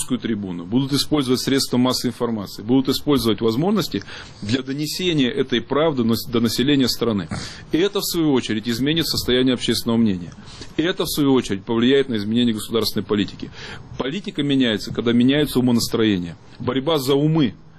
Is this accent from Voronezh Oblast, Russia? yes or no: no; Altai Krai, Russia; я с Алтая, мы не москвичи. Вот, и поэтому у меня душа болит не за Москву, у меня душа болит за Алтай, за Сибирь.